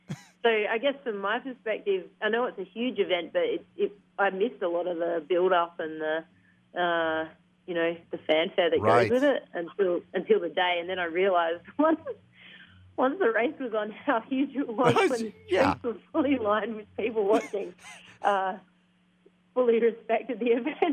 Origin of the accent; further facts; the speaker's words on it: Brisbane, Queensland, Australia; I'm from Brisbane